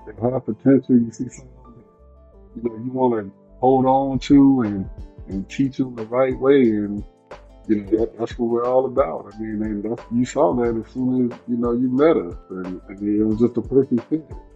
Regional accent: Decatur, Georgia, United States; Well, I grew up in Atlanta, Georgia. I moved here when I was six. Decatur, Georgia.

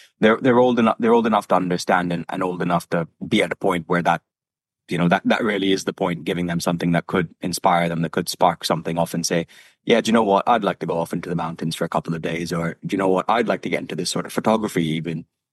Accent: Abu Dhabi, United Arab Emirates; And sort of growing up in Abu Dhabi, I don't think I ever thought it was accessible in the same way

